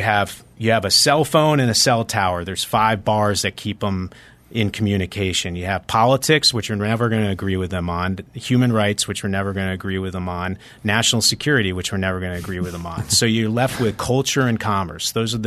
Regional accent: United States; I have a pretty good idea as an American that lives here in LA about certain things in regards to China.

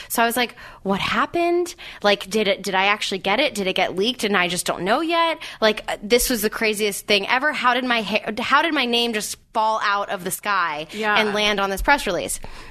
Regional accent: Canada; I'm one of the upsides of being Canadian.

